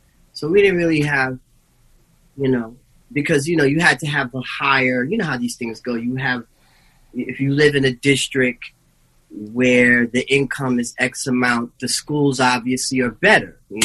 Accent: New York City, New York, United States; growing up in New York City in the 70s is what it was, you know what I mean?

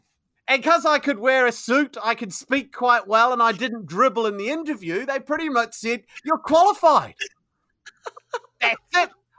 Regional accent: New Zealand; now in United Kingdom; I'm from New Zealand originally. Yes, you'll probably tell from my accent it's not very English, although I might sound English to you because I've been here 20 years.

